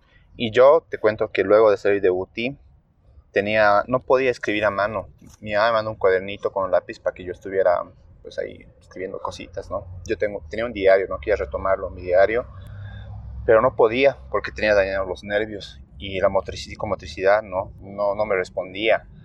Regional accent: La Paz, Bolivia; soy de La Paz, soy escritor

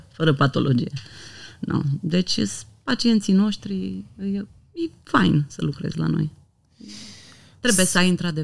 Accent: Gorj County, Romania; eu sunt deloc din Oltenia, din Gorj.

